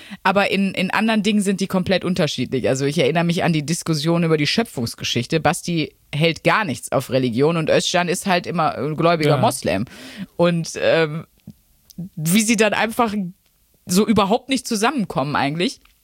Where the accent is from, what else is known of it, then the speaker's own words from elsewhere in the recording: North Rhine-Westphalia, Germany; Also ich bin aus dem Ruhrgebiet.